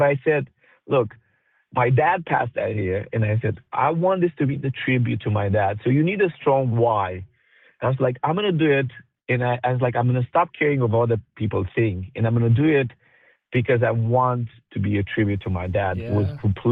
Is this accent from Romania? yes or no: yes; Romania; My background, I'm from Romania, but ethnically I'm Romani or Gypsy.